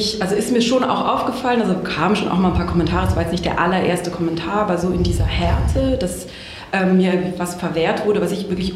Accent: Baden-Württemberg, Germany; Aus Süddeutschland, aus so einem kleinen Dorf am Fuße der Schwäbischen Alb.

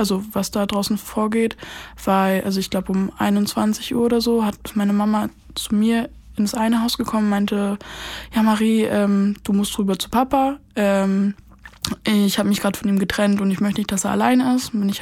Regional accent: Brandenburg, Germany; Ich komme nicht aus Berlin. Ich bin in Brandenburg groß geworden und wir haben da 2 Häuser.

